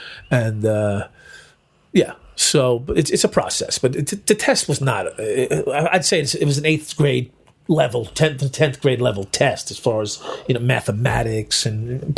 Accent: Brooklyn, New York, United States; I grew up, I was born in Brooklyn.

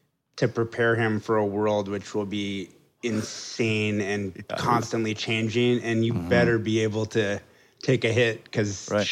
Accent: Houston, Texas, United States; I grew up in Houston.

